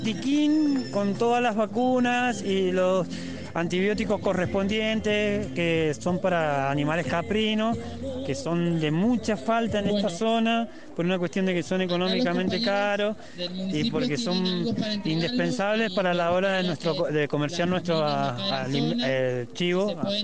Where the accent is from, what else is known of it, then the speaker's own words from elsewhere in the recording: Luján, Buenos Aires Province, Argentina; somos nativos de Luján, pero que nos dedicamos a esto hace 15 años. Lo traemos de herencia de nuestra familia, somos cuarta generación en esta zona